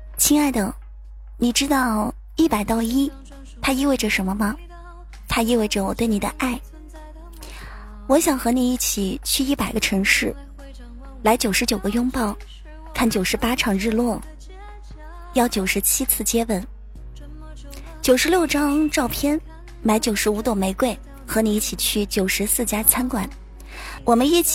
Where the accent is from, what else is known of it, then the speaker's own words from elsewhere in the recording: Wenzhou, Zhejiang, China; 毕竟我们温州人嘛，生意头脑还是在的。